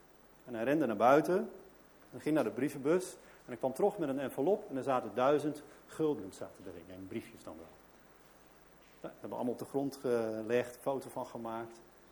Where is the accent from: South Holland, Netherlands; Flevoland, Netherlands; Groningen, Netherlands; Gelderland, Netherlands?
Gelderland, Netherlands; Barneveld; also born or lived in Veenendaal; Ik kom uit Barneveld eigenlijk, maar ik heb 12 jaar in Veenendaal gewoond.